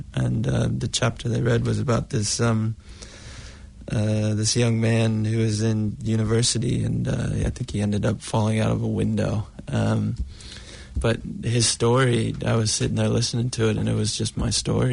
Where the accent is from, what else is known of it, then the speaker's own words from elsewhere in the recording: United States; I'm American